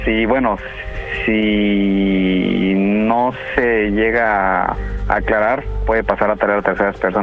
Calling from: Chiapas, Mexico; de Chiapas.

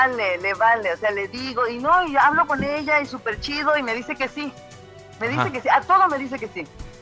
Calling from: Querétaro, Mexico; Los llamo de Querétaro.

